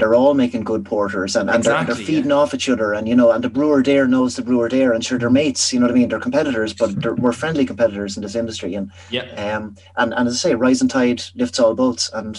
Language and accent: English; County Offaly, Ireland; So within my kind of group of friends, like I'm from Offaly originally, and I've got a group of friends from Offaly